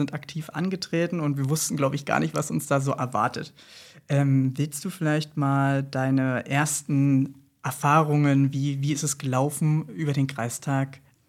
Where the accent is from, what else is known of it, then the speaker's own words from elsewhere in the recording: Hennigsdorf, Brandenburg, Germany; born there; gebürtiger Henningsdorfer.